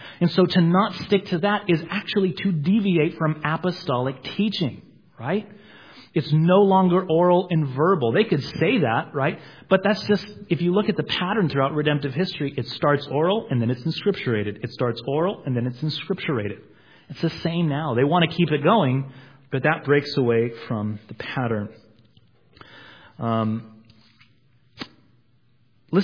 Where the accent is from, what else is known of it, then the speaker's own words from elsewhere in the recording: Redlands, California, United States; He's actually from my hometown of Redlands.